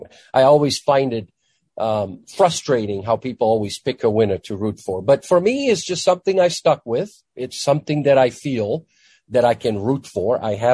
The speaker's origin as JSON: {"language": "English", "country": "Romania", "tie": "born or raised there"}